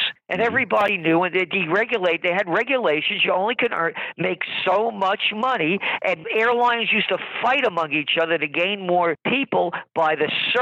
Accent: Bronx, New York, United States; also born or lived in Yonkers; When I was a kid growing up in the Bronx and Yonkers, they used to call them loan sharks.

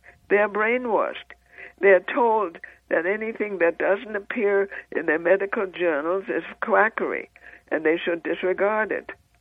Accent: United States; I cannot, as an American, have a center in Mexico.

